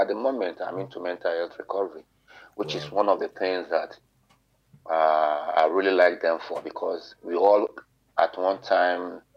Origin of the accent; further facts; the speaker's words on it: Lagos, Nigeria; I'm a true Nigerian. I'm a Lagos boy.